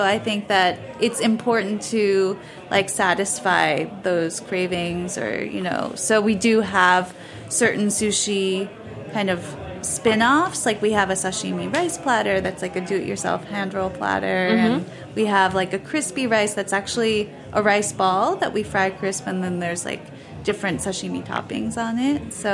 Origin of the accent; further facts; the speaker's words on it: New York City, New York, United States; I was born here in New York and grew up American, but I'm also Japanese. And in my home, I grew up eating Japanese food